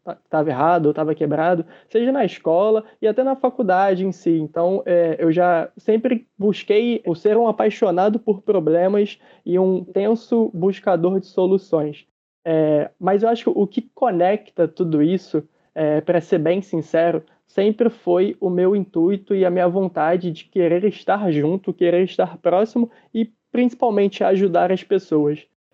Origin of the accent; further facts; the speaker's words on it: Rio de Janeiro, Brazil; nascido e criado no Rio de Janeiro.